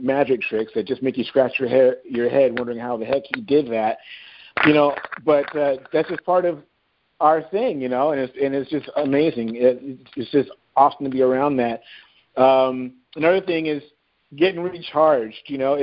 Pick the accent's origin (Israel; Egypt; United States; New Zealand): United States; Dallas, Texas; I can't wait to see you guys in just a few months here in my home town here in Dallas.